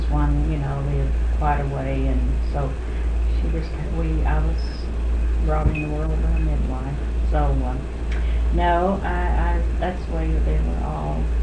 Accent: Greenup, Kentucky, United States; born there; Well, I was born in Greenough County, Greenough, Kentucky

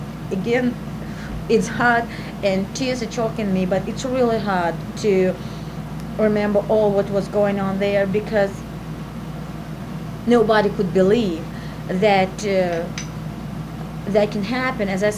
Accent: Azerbaijan; English is a second language; moved away; And I grew up in Azerbaijan, and I mean, I can say that I knew almost every stone in that city.

